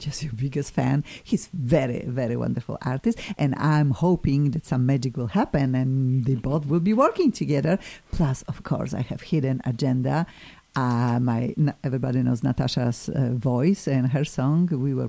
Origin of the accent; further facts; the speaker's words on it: Poland; accent: Polish; English is a second language; We will need to get used to his accent, similarly to my accent, but hopefully people already know that my Polish accent will never go away.